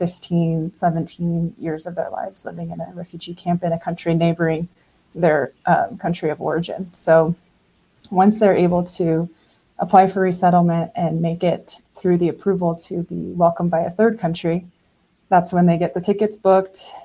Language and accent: English; Idaho, United States; And just growing up in Idaho, I've always been really interested in other cultures and other languages.